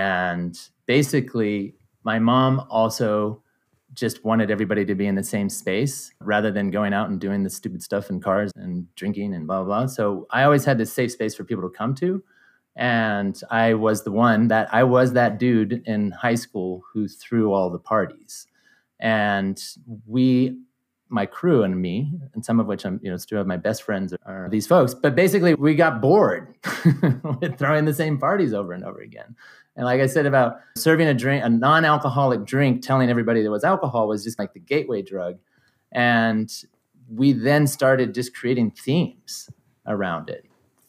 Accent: Reno, Nevada, United States; So born and raised in Reno, Nevada, raised by a single mother in my teenage years, a single mother who was a teacher.

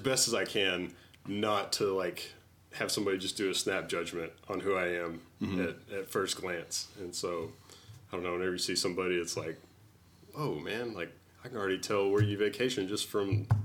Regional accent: Texas, United States; also born or lived in San Antonio; I grew up in a small town around Abilene, about 2,000 people.

